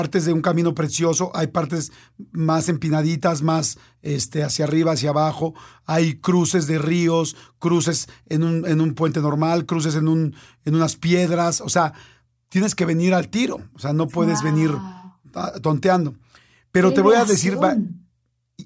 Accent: Mexico City, Mexico; al final soy un mexicano que vive en la Ciudad de México

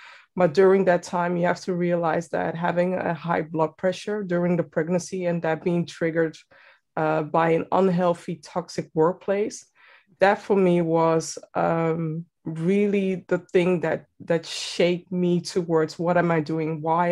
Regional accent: Amsterdam, North Holland, Netherlands; born and raised in Amsterdam, the Netherlands

